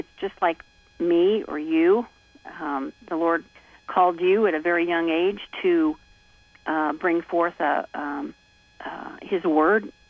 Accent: Indiana, United States; I'm from Indiana, you know that.

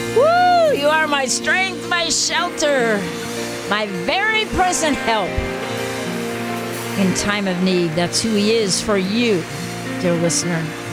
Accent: Marion, Indiana, United States; born there; it shows that I am a citizen of the United States and I was born in Marion, Indiana, okay?

